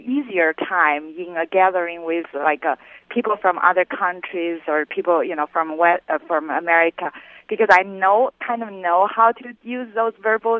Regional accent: China; I am not an American. I am from China.

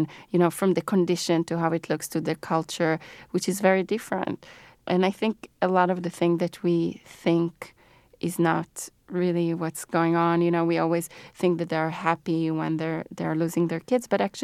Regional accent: Ramat HaSharon, Central District, Israel; English is a second language; I'm Israeli and I was scared to go in the camp. I grew up in Ramat HaSharon, which is near Tel Aviv, and actually the closest refugee camp to my house is 16 miles

